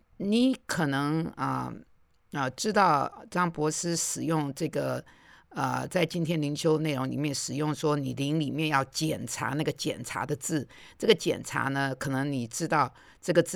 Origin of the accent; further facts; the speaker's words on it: Xiamen, Fujian, China; accent: Xiamen dialect; 我们厦门话叫做扔开软脚虾